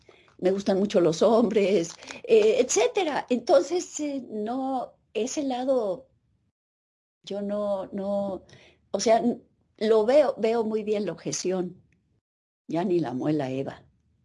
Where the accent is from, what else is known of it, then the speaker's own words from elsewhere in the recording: Mexico; siendo mexicana y siendo de la familia de la que soy, de almaceneros que habían venido del norte de España